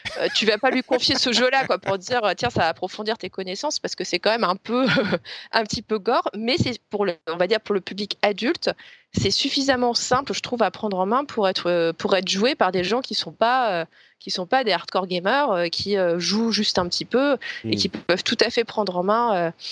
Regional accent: France; en tant que Français

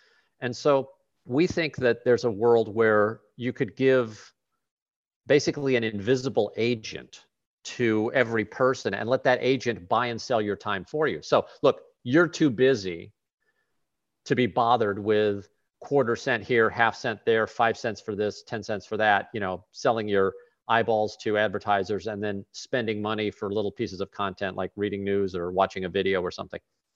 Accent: St. Louis, Missouri, United States; It's my hometown. I mean, St. Louis, it's a great city, but it's got a lot of problems.

